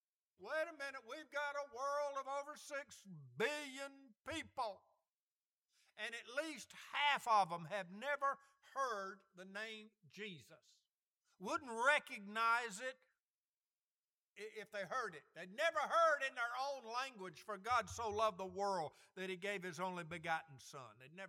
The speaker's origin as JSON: {"language": "English", "region": "Alabama", "country": "United States", "tie": "born or raised there", "said": "growing up in Alabama, I read this, I heard this, and thought he's talking about cotton."}